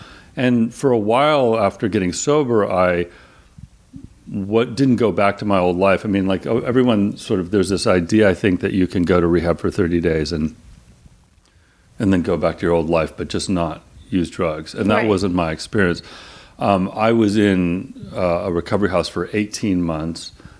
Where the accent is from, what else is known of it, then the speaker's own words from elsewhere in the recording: Claremont, California, United States; I grew up in Claremont, which is like 30 miles east of here. It's a college town.